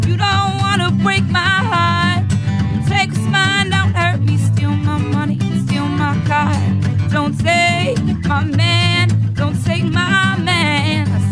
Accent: Oregon, United States

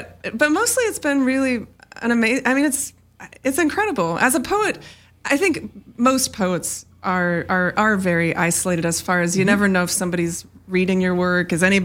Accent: Spokane, Washington, United States; born there; Well, I was born in Spokane, but that's very close to Coeur d'Alene.

